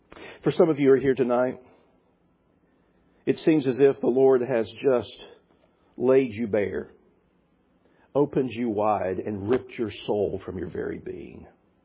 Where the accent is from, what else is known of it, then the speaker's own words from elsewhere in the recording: the South, United States; It holds my I'm from the South. It holds my innards in.